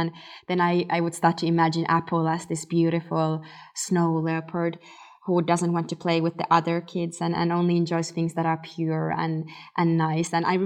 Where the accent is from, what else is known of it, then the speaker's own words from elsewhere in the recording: Finland; English is a second language; I'm not a native English speaker. I grew up in Finland